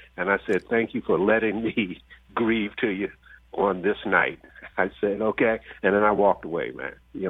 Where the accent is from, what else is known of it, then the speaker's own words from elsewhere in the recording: Philadelphia, Pennsylvania, United States; I'm from Philadelphia. Over the years, you brought me a lot of misery.